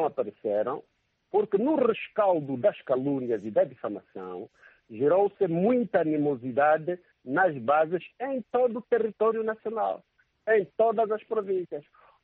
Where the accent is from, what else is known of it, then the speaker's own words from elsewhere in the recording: Huambo, Angola; Eu sou natural do Uambo, da família real do Bailungo.